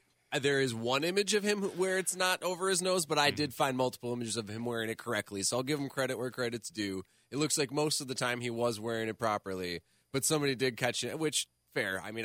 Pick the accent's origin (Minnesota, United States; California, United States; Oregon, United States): Minnesota, United States; Minneapolis; Because I come from Minneapolis where there's a lot of people